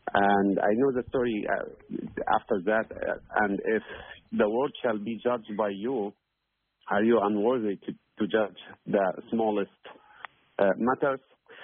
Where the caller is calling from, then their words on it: California, United States; I'm calling from California.